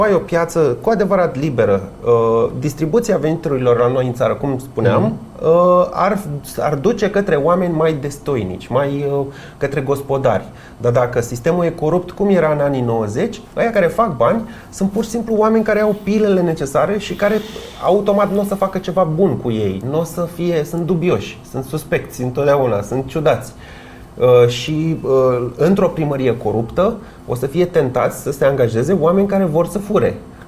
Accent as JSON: {"language": "Romanian", "town": "Ploiești", "region": "Prahova", "country": "Romania", "said": "Nu, sunt ploieștean."}